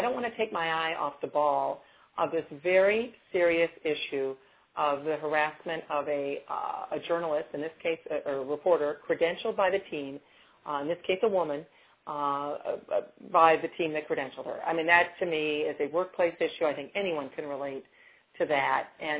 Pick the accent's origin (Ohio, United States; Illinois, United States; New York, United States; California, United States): Ohio, United States; Toledo; now in Washington, D.C., United States; I'm from Toledo, Ohio. I'm a Big Ten person from Northwestern, so that's my background, and even though I'm in Washington, D.C. now